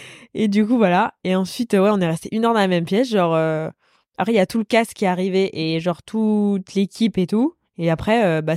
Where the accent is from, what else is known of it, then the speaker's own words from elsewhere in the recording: Paris, Île-de-France, France; je viens de Paris.